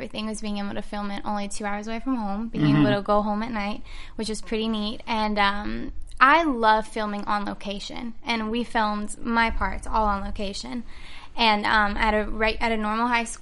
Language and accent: English; Louisiana, United States; now in California, United States; Actually, I'm originally from Louisiana, and we shot it in New Orleans.